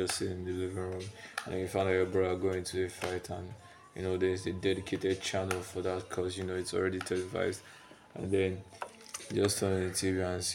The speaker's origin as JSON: {"language": "English", "country": "Nigeria", "said": "Okay, I'm Nigerian, bro. You can't blame me."}